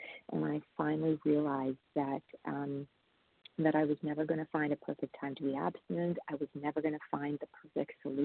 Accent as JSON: {"language": "English", "country": "Canada", "said": "and I am from Canada"}